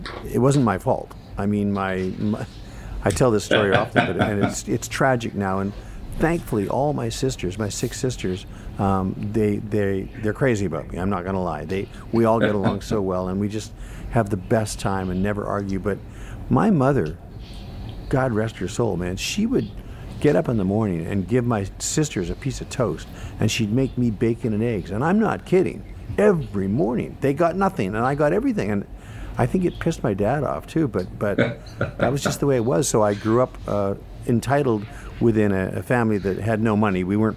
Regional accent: Canada; now in Los Angeles, United States; I've commiserated or hung with many, many fellow Canadians in Los Angeles here and around the world.

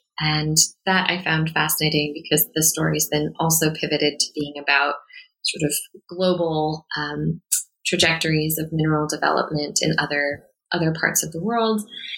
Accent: Nebraska, United States; So I was curious about issues related to my home state and region

